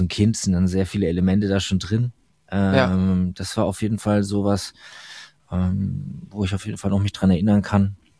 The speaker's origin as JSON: {"language": "German", "town": "Würzburg", "region": "Bavaria", "country": "Germany", "tie": "born there", "said": "Ich bin geboren in Würzburg, so Mitte von Deutschland. Da komme ich her, da ist auch tatsächlich meine Base."}